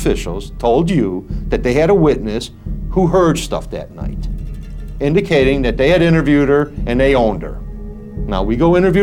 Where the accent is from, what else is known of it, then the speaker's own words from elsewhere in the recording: Chicago, Illinois, United States; Christine … I'm from Chicago.